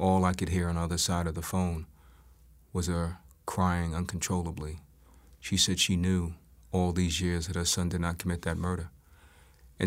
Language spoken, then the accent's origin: English; New York City, New York, United States; I was born in Harlem Hospital, and I started out life in the Wagner houses in East Harlem. And then my mother became a police officer and moved us up to Co-op City, where I spent my formative years.